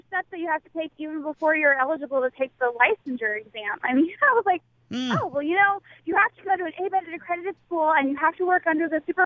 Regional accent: Nebraska, United States; So I'm from Nebraska. I grew up on a farm in Nebraska, and I went to the University of Nebraska-Lincoln, so I'm a Husker.

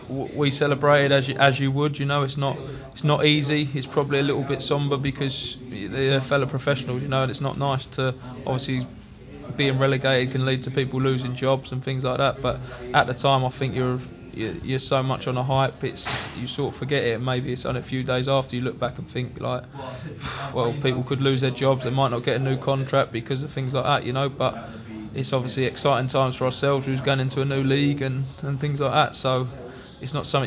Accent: London, United Kingdom; I grew up in Elephant and Castle.

